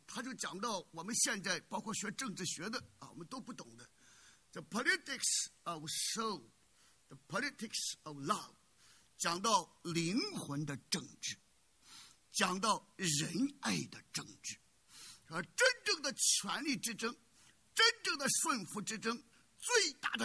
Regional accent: China; 我们中国人，尤其是我们来自大陆的人，我们缺乏公民的意识。

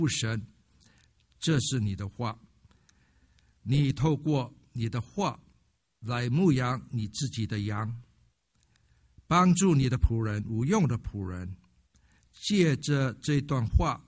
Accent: Malaysia; moved away; 我不再是属于马来西亚的公民，进到马来西亚去探亲。为什么觉得怪怪？因为那是我出生的地方，那是我长大的地方，那属于我的地方。

